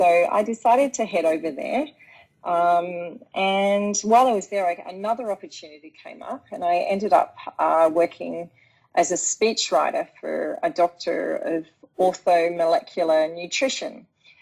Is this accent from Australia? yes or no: yes; Tasmania, Australia; I'm actually from Tasmania originally